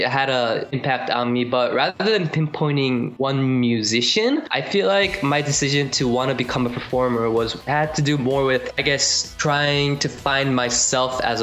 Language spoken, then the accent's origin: English; Ohio, United States; now in South Korea; Yes, yes. I grew up in the United States in a state called Ohio. Very small city, but yeah, that's my hometown.